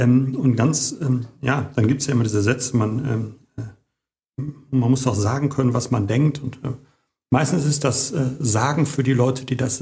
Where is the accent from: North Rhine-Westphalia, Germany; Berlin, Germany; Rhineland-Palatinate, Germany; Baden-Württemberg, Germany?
North Rhine-Westphalia, Germany; Bochum; Deswegen gehört uns ja die ein oder andere Immobilie auf Hattinger Stadtgebiet als Bochumer auch.